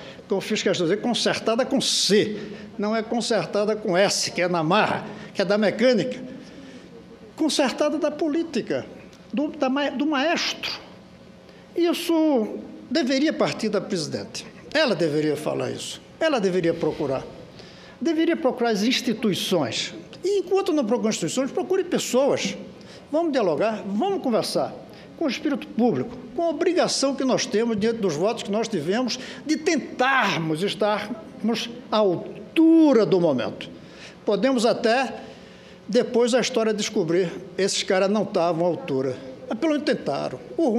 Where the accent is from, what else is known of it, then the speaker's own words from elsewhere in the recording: Brazil; o que é que eu estou achando da situação como brasileiro, mais até do que como senador.